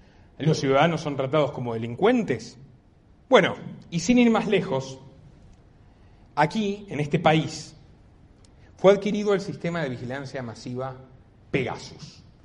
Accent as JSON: {"language": "Spanish", "town": "Bariloche", "region": "Río Negro", "country": "Argentina", "tie": "born or raised there", "said": "en mi ciudad natal, en el sur, en Bariloche, en la Patagonia"}